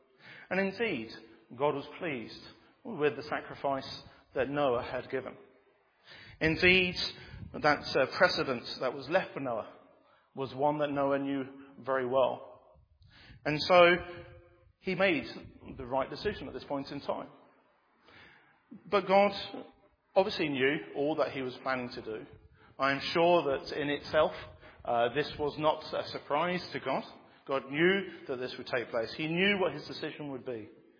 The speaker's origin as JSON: {"language": "English", "country": "Bangladesh", "tie": "born or raised there", "said": "I grew up in Bangladesh, and raining for 40 days and 40 nights is not an unusual thing."}